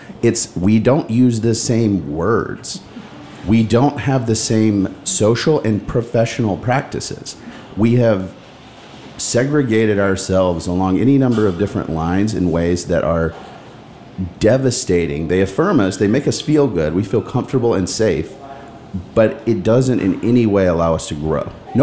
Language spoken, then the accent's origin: English; the South, United States; In my family, growing up in the South, living in the South, this is a prevalent issue.